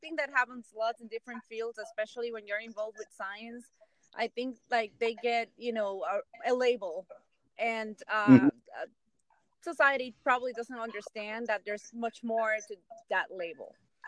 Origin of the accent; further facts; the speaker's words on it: Guaynabo, Puerto Rico; I actually I am from Guaynabo, Puerto Rico.